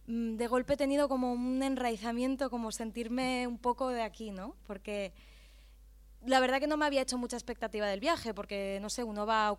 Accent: Catalonia, Spain; Yo como soy de allá, y soy muy de allá

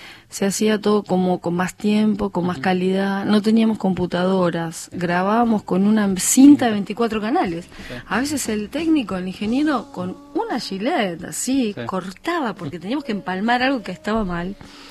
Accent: Argentina; Qué genio, somos argentinos, boludo.

